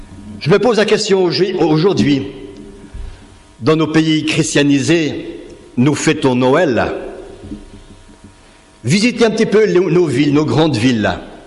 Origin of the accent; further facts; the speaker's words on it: Switzerland; et même chez nous en Suisse aussi